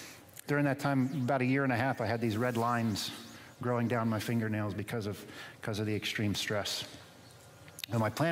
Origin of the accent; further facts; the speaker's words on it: Florida, United States; So I grew up in Citrus County, left home when I was 17 to go to college in Clearwater.